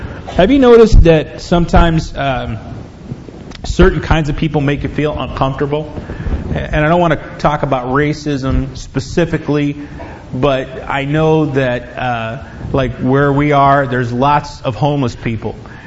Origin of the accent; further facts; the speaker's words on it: Los Angeles, California, United States; Growing up in Los Angeles, you see things you don't want to see.